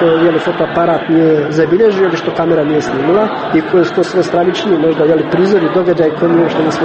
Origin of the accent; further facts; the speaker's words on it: Republika Srpska, Bosnia & Herzegovina; Dolazim iz Bosne i Hercegovine, dolazim iz Republike Srpske. Ja sam ta, jeli, bosanski Srbin, kako vole da imenuju.